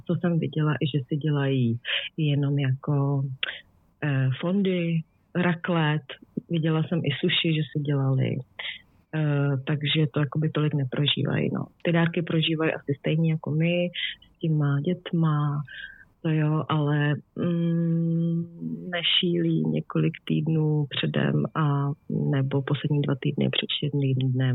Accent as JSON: {"language": "Czech", "region": "Bohemia", "country": "Czechia", "lives_now": "Germany", "said": "tady v Bavorsku se to úplně tak neřeší a já jsem zvykla samozřejmě z Čech, že se vyvařuje, dělá se polívka, kapr, řízky, prostě bramborový salát"}